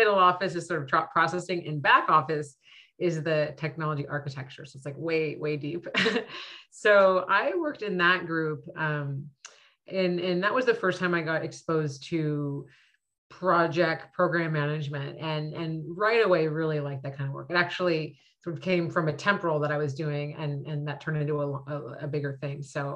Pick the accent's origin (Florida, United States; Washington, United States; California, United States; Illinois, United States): California, United States; Growing up in the Bay Area, I had a lot of exposure to tech as a thing, I would say, from a young age